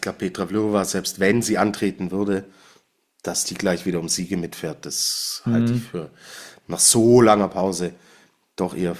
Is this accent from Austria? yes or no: no; Switzerland; als Schweizer Skifan freue ich mich natürlich